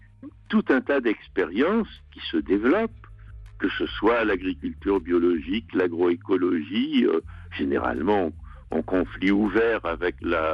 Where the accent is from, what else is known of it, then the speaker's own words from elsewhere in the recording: France; que ce soit aussi chez nous en France